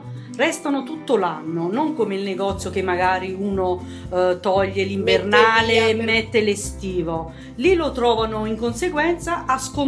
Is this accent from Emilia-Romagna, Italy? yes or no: no; Torre Annunziata, Campania, Italy; now in Foiano della Chiana, Italy; Allora, io sono di Torre Annunziata, in provincia di Napoli.